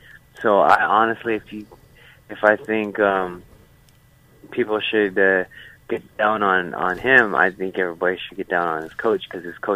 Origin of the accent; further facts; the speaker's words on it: Philippines; Well, I'm Filipino.